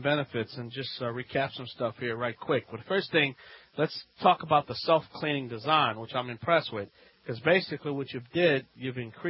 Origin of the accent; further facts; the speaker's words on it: Louisiana, United States; from the Bayou Land.